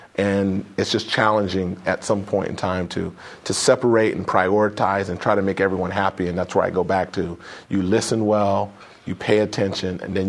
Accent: Sacramento, California, United States; also born or lived in Phoenix; So I grew up in Sacramento, came to Cal

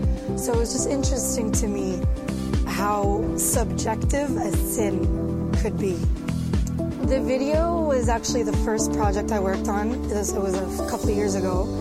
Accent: Saudi Arabia; while I grew up in Saudi Arabia, I always felt like the other in the society because my beliefs were different, my culture was different. I was a Palestinian living in Saudi Arabia. I was a Palestinian that could never go home.

